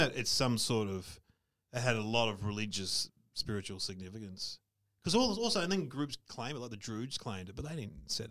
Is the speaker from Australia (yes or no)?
yes; Australia; I said, "Oh, we're from Australia." Oh, always a good opener.